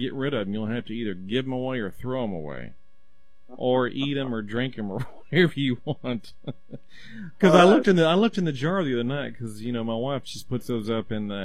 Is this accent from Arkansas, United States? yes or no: no; Texas, United States; I'm from Texas. I just say kefir.